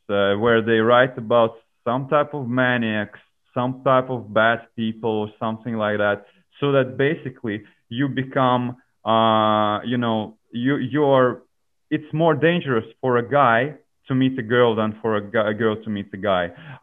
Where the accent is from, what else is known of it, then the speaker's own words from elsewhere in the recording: Australia; now in Estonia; As I was coming from Australian background in that sense, I tried doing it here, and it's a little bit uncomfortable.